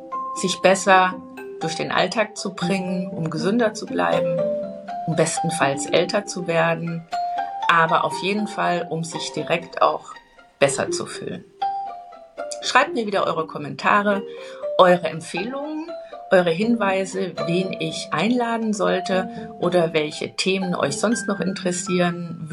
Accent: Bavaria, Germany; ich komme aus dem Bayerischen Wald.

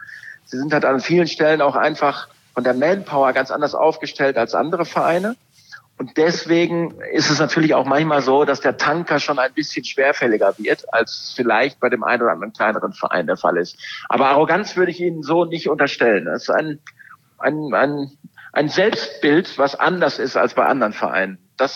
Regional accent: North Rhine-Westphalia, Germany; now in Southern Germany; in der Nähe von Bielefeld, auch wenn viele in meiner jetzigen Wahlheimat Süddeutschland immer behaupten, die Stadt gibt es nicht, es gibt sie. Ja, und da komme ich her

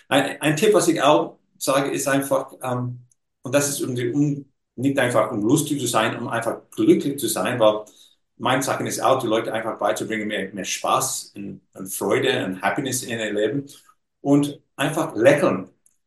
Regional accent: Australia; ich bin ein Australier, ich bin ein ganz normaler Australier, ich komme aus einer ganz normalen australischen Familie, die waren im Iron and Steel Business.

